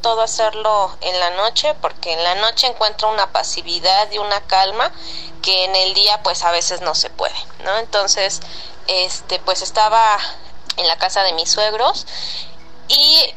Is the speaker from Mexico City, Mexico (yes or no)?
yes; Mexico City, Mexico; Y pues yo soy acá de la Ciudad de México.